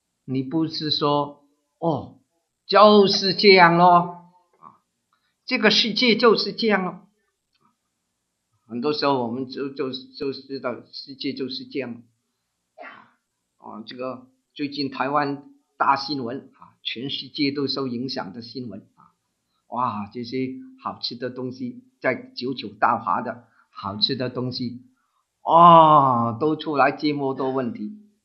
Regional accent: Guangdong, China; 我们广东人说好惨

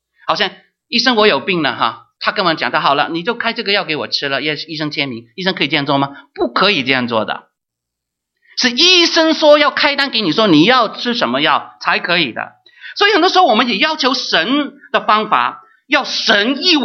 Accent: Guangdong, China; 我们广东人说过桥抄板

